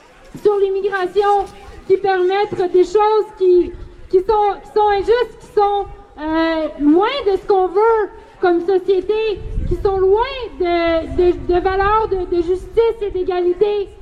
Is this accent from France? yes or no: no; Canada; on a besoin de souligner le fait que chez nous, au Canada, le gouvernement commet multiples injustices